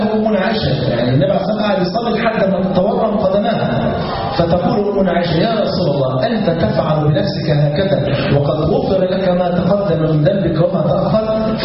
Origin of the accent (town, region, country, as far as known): Egypt